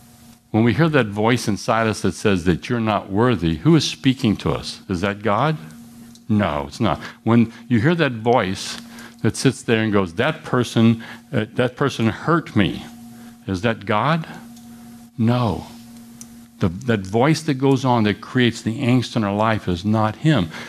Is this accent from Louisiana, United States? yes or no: yes; Louisiana, United States; I'm from Louisiana and got a third grade education. Not really. I am from Louisiana, but what does this mean?